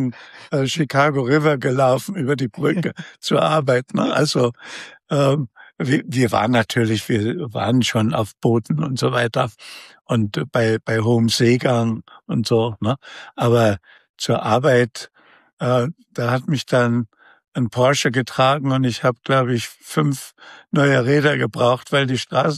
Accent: Saxony, Germany; Und das für mich als Sachse, ja

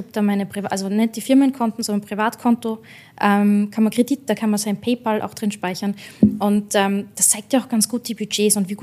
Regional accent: Austria; Es ist bei uns in Österreich

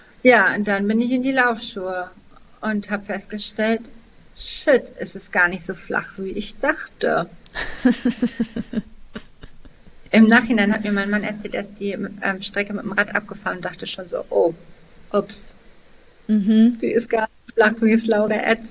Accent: Hanover, Lower Saxony, Germany; Also ich komme aus Hannover, für mich ist eine Autobahnbrücke ein Berg.

